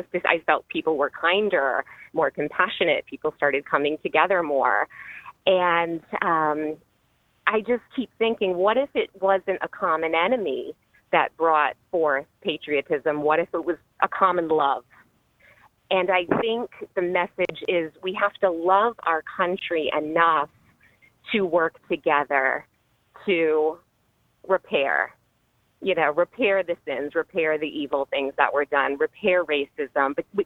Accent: Bristol, Rhode Island, United States; And I mentioned that I'm from Bristol, Rhode Island, because we claim ourselves to be the most patriotic town in America.

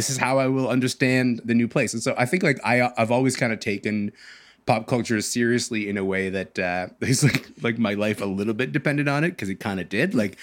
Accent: Kingston, Ontario, Canada; And Kingston, Ontario, God bless his heart, it's about 2 hours east of Toronto. Big fan of my hometown, 10 out of 10.

